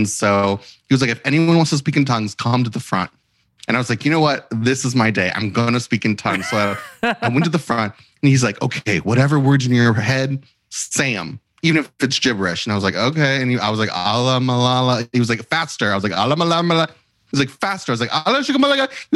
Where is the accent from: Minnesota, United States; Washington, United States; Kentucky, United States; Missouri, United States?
Kentucky, United States; I grew up in Christian County, Kentucky.